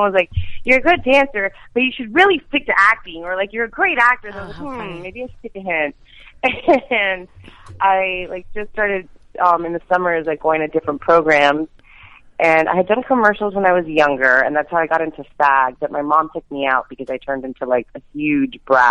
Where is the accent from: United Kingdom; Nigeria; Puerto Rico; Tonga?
Puerto Rico; born there; I am Latina. I was born in Puerto Rico. My parents are are Cuban, but I feel Cuba Rican.